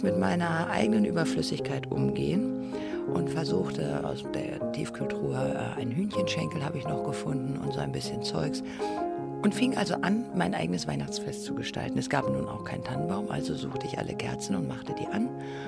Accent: Braunschweig, Lower Saxony, Germany; meine Eltern haben mich Weihnachten eingeladen zu sich nach Hause, die kleine Stadt Braunschweig, wo ich herkomme.

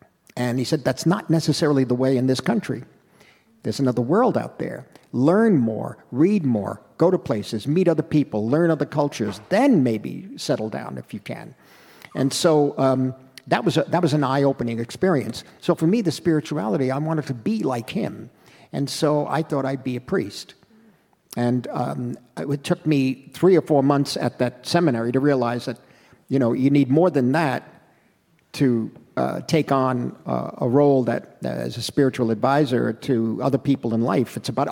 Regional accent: Queens, New York, United States; I was born in 42 in Queens, New York.

